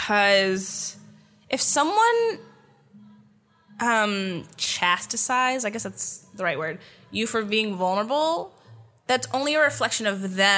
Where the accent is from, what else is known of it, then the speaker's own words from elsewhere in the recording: Vancouver, British Columbia, Canada; that is why I think I wanted to leave my hometown of Vancouver.